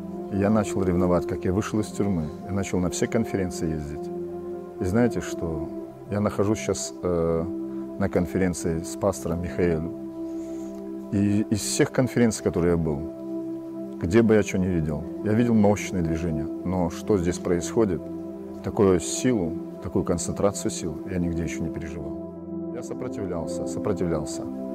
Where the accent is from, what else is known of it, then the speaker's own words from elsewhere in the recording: Nalchik, Kabardino-Balkaria, Russia; я из Нальчика, из Кабардино-Балкарии.